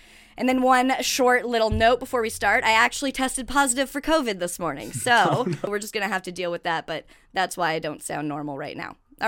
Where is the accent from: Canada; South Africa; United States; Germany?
Canada; Orangeville, Ontario; which is super cool because we're from Orangeville